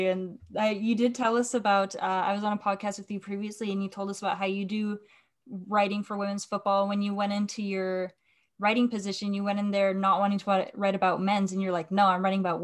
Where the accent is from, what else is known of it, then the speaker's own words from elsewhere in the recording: Canada; being Canadian, it's like, yeah, that's so great